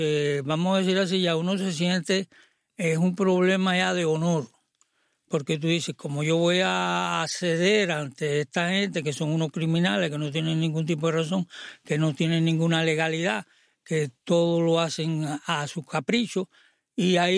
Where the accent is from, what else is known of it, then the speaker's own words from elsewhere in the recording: Santiago de Cuba, Cuba; pues yo soy de Santiago